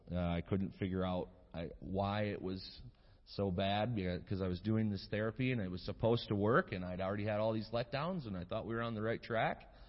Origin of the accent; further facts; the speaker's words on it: Michigan, United States; And I was from Northern Michigan.